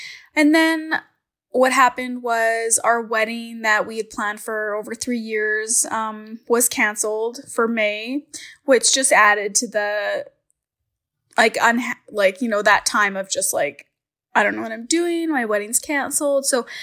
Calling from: Leduc, Alberta, Canada; I'm calling from Leduc, Alberta, Canada.

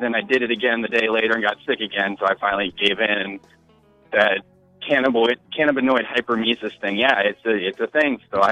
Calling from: Omaha, Nebraska, United States

